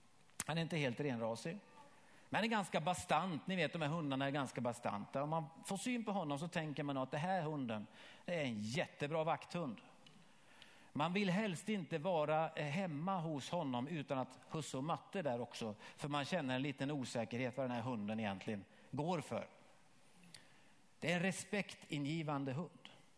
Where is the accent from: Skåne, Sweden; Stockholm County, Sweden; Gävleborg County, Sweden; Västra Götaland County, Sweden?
Gävleborg County, Sweden; Ovansjö; born there; Jag är född i Ovansjö. Det är ingen som vet vad det är. Nej. Men jag är också född i Sverige. Och det gör att jag är svensk medborgare. Jag har mitt medborgarskap i Sverige.